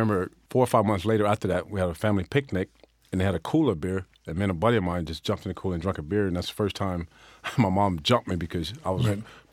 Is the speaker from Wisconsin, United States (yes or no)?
no; Tampa, Florida, United States; I grew up a Cincinnati Reds fan. Because growing up in Tampa, they had spring training down there in the 70s.